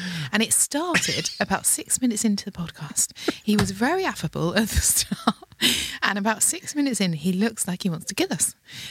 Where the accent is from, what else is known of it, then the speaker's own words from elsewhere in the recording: South East England, United Kingdom; I'm actually from the East Kent coast.